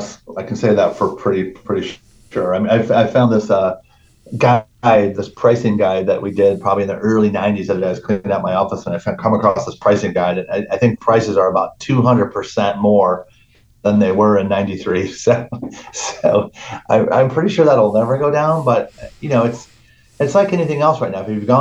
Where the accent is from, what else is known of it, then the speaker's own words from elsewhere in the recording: San Diego, California, United States; as somebody growing up in San Diego and not knowing the value